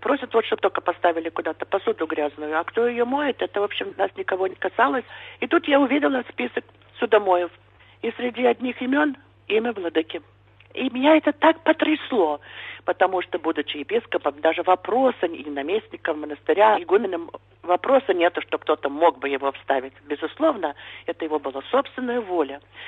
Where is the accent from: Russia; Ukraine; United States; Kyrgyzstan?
United States; И узнав, что мы из Америки, нам там монахи говорят